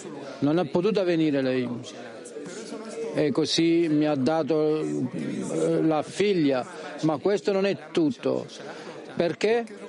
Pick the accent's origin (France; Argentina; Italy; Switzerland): Argentina; Italian is a second language; moved away; Io vengo dall'Argentina